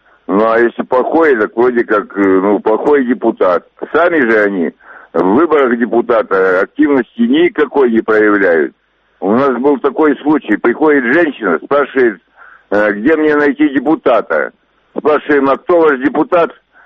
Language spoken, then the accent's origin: Russian; Ukraine; moved away; Значит, я перемещенное лицо с Украины, поэтому у меня здесь депутата быть не может.